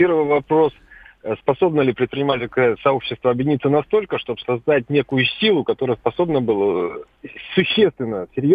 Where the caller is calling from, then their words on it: Chelyabinsk, Chelyabinsk Oblast, Russia; Я из Челябинска звоню.